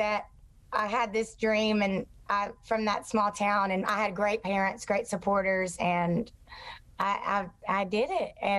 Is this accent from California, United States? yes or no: no; Georgia, United States; And so I was raised in Georgia, and dad's a Braves fan, obviously, but his family has like chicken houses in Alabama.